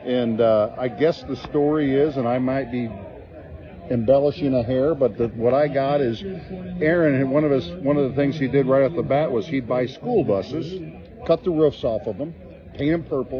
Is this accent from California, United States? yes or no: no; Cedar Rapids, Iowa, United States; Yeah, I grew up in Cedar Rapids, Iowa, which is north of Iowa City, about 30 miles. That's where I grew up.